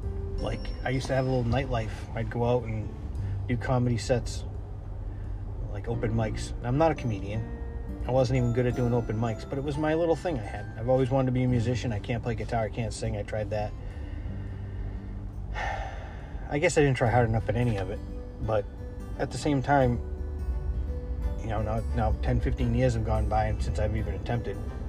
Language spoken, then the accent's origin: English; Worcester, Massachusetts, United States; accent: Worcester; but no, I'm not from Boston. You know, I'm not. I'm from Worcester. And there's a different accent, though it may be subtle. I think we sound a little more like people from Rhode Island.